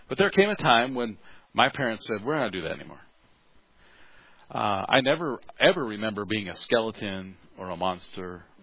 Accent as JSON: {"language": "English", "region": "South Dakota", "country": "United States", "said": "And so as far as an American and as a South Dakotan"}